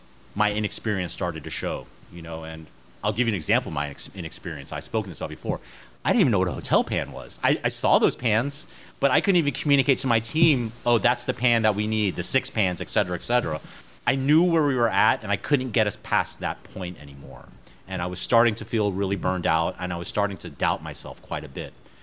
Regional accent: Texas, United States; now in New York, United States; I grew up in Texas eating barbecue. Barbecue wasn't very big here in New York at the time

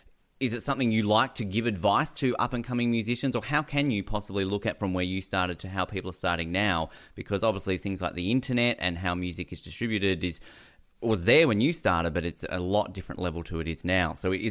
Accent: Tasmania, Australia; I'm from Tasmania, so, you know, I'm not quite from the big smoke, but I'm much more of a Melbourne man.

